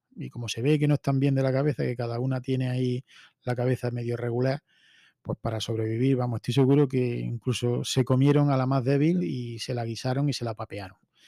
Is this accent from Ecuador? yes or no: no; Spain; como consumidor y como español